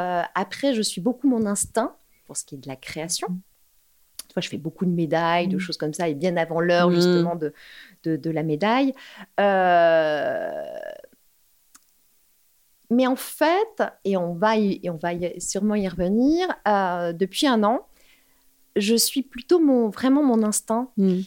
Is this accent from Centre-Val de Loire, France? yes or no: no; Paris, Île-de-France, France; Alors maintenant, je le fais plus parce que j'ai envie d'être confortable et je suis une Parisienne, donc je cours beaucoup.